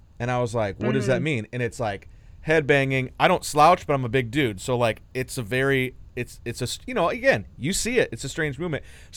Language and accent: English; Ann Arbor, Michigan, United States; So I'm from Ann Arbor.